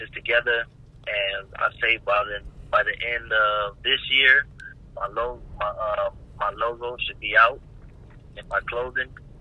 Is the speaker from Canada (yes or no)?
no; West Coast, United States; even though I'm from the West Coast, everybody, you know, West Coast, we got a certain wave that we ride.